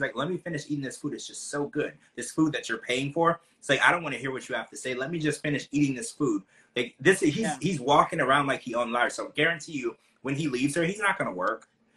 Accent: Louisiana, United States; You know, I'm from Louisiana.

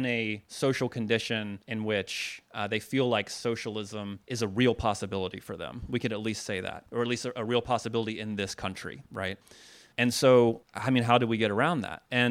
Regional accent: Chicago, Illinois, United States; You know, I'm from Chicago, and I work within the community organizing tradition out there

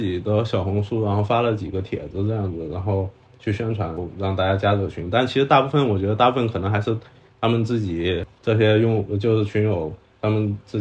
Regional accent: China; 就作为一个中国人感觉很这种被人赶出来就感觉很没尊严

